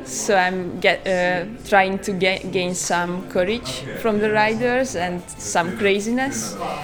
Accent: Hungary; English is a second language; from Hungary, and I'm a volunteer at the start and finish of this year's Accursed Race.

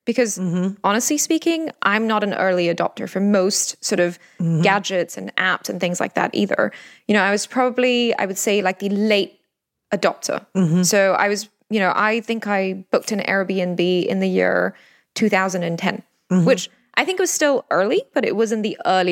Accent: Singapore; I grew up in Singapore, where one of our national hobbies is shopping and the other is eating.

